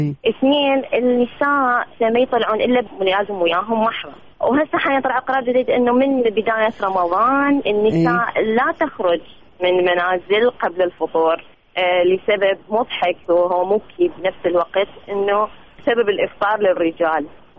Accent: Mosul, Nineveh, Iraq; moved away as an adult; now in Baghdad, Iraq; أنا بالنسبة لي أهلي كلهم بالموصل، والدتي، إخواني، خواتي، خالاتي كلهم معاني أصلا من الموصل، وتزوجت وجيت البغداد.

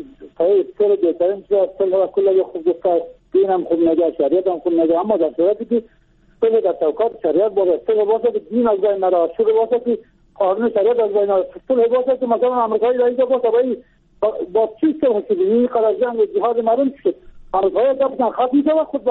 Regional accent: Bamyan, Afghanistan; از بامیان هستم.

